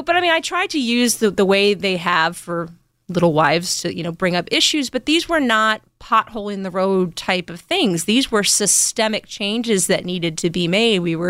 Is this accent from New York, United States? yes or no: yes; New York, United States; I grew up in New York. I went to Berkeley, for God's sake.